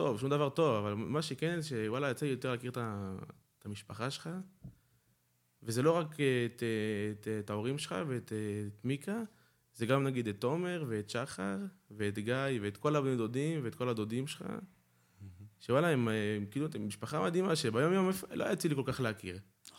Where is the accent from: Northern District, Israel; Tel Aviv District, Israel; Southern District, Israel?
Northern District, Israel; Safed; עכשיו, אני ילד, כן, כמו מושבני כזה, גדלתי בצפת, חצי כאילו ליד צפת